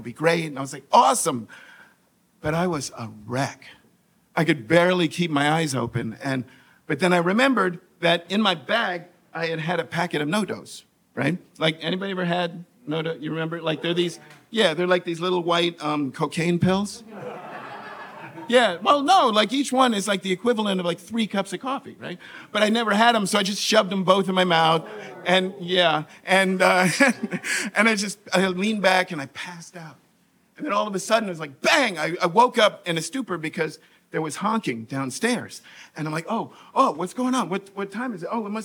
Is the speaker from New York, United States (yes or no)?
yes; New York, United States; Because, like, I have a lot of faith, but I'm from New York.